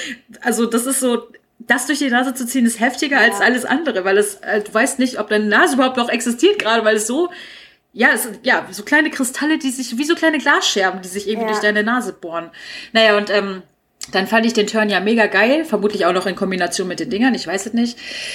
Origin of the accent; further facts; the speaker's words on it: Celle, Lower Saxony, Germany; ich musste, wenn ich von Celle nach Wolfsburg gefahren bin, in Lehrte umsteigen